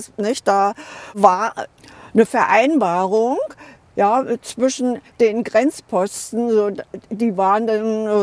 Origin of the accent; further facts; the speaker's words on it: Groß Grabenstedt, Saxony-Anhalt, Germany; moved away as an adult; Groß Grabenstedt ist meine Heimat, denn ich habe hier 34 Jahre gelebt, bevor ich aus Groß Grabenstedt ausgesiedelt wurde.